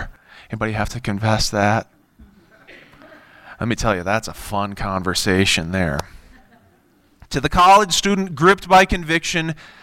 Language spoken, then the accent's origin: English; Colorado Springs, Colorado, United States; We moved to the great state of Colorado in 1978 in Colorado Springs, and I spent 26 years growing up in Colorado.